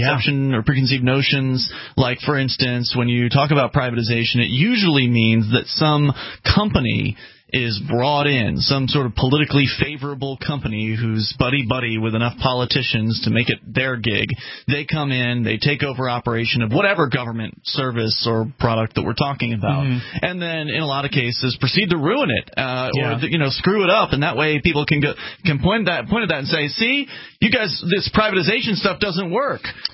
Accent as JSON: {"language": "English", "region": "Florida", "country": "United States", "said": "I mean, I come from Florida where they were spending $7,000 per pupil."}